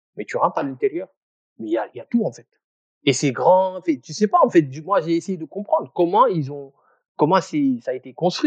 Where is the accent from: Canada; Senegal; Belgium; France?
Senegal; born there; Parce que je suis sénégalais, je suis né au Sénégal.